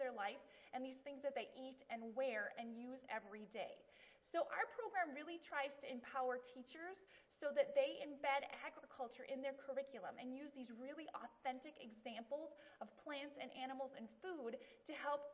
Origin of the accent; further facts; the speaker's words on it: Minnesota, United States; So quickly about myself, I grew up here in Minnesota in the southern plains or prairie. So my family has a crop farm about 3 miles north of the Iowa border and about 60 to the east of the South Dakota border.